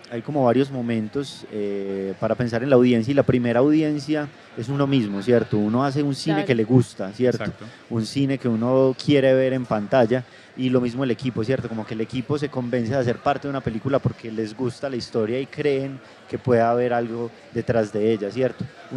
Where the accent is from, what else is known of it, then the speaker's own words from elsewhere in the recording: Colombia; nos podemos identificar mucho como colombianos en ella, porque es una familia tradicional.